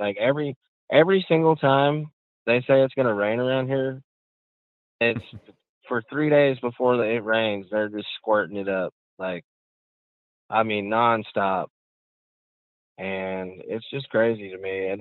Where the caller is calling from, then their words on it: Arkansas, United States; I'm calling from Arkansas.